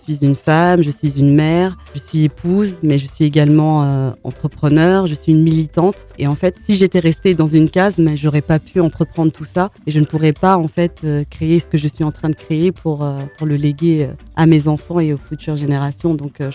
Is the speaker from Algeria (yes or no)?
yes; Algeria; moved away as an adult; also born or lived in Paris; now in France; femme de 41 ans, maman de 3 enfants. Et effectivement, mon papa est malien et ma maman est algérienne. Donc je suis née à Paris, mais j'ai grandi en Algérie jusqu'à mes 18 ans, où je suis revenue en France pour poursuivre mes études et travailler.